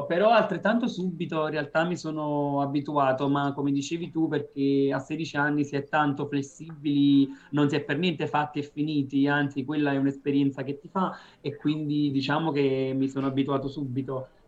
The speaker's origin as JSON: {"language": "Italian", "town": "Hinesburg", "region": "Vermont", "country": "United States", "tie": "born or raised there", "second_language": "Italian", "said": "4.000 il numero di persone nel mio paesino, Hinesburg, Vermont, se volete andare a cercare"}